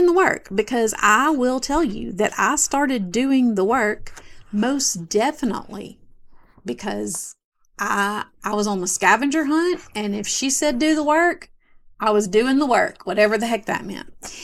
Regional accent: the South, United States; I am from the South. This was in the South. I lived in Mississippi.

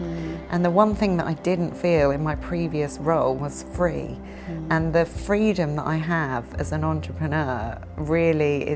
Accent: London, United Kingdom; I was born to teachers. My father was a head teacher of a school in London. My mum, a music and English teacher.

